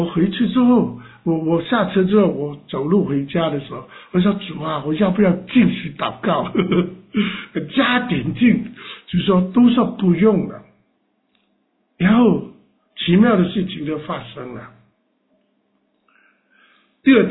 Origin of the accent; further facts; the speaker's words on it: China; 中国人的道理讲得更好，对不对？就我们中国人能懂的。